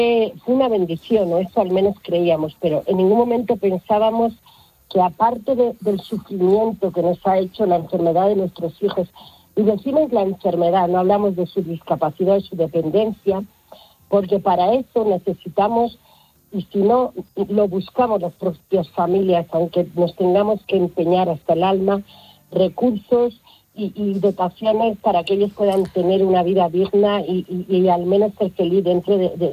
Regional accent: Valladolid, Castile and León, Spain; yo soy de Valladolid, a mí me ha tocado estar en Barcelona, me ha tocado estar en Madrid, me ha tocado estar en Navarra

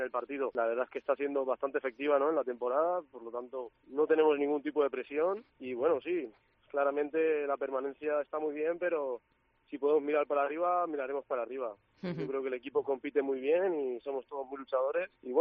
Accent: Valencia, Valencian Community, Spain; now in Pamplona, Spain; Yo vengo de Valencia, es un poco diferente.

